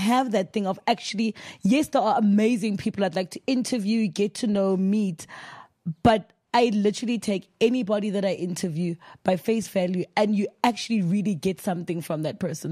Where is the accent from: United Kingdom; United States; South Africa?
South Africa; But I'm from South Africa.